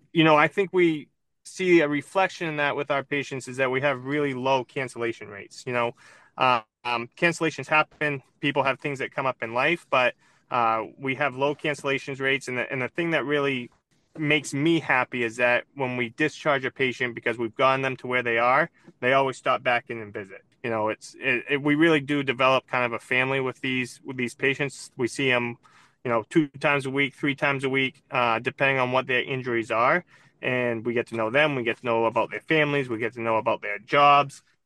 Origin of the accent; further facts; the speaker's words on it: Brewer, Maine, United States; Well, I grew up in Brewer, Maine, so I didn't venture too far. Stayed right in the area.